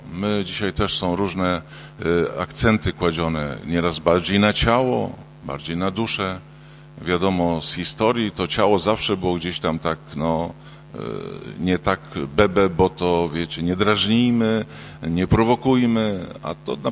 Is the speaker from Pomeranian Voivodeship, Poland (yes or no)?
yes; Sulęczyno, Pomeranian Voivodeship, Poland; ponieważ jestem z Sulęczyna, także jestem Kaszeba też